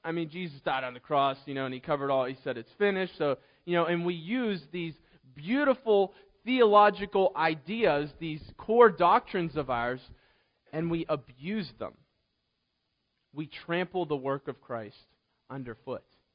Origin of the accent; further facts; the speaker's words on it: Pittsburgh, Pennsylvania, United States; And I grew up in the Pittsburgh area.